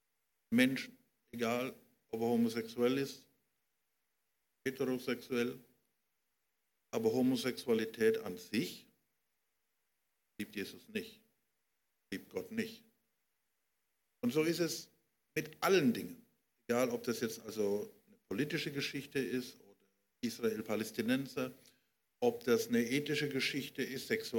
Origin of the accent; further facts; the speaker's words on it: Germany; Aber ich bin ein Deutscher und es war mein Volk.